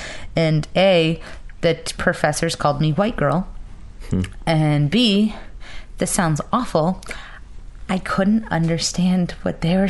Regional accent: Florida, United States; And I'm not racist. I mean, I'm even from Florida.

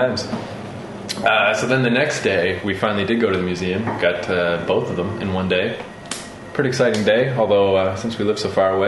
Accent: Canada; I should mention that we're Canadian boys, of course, so you were visiting from Canada

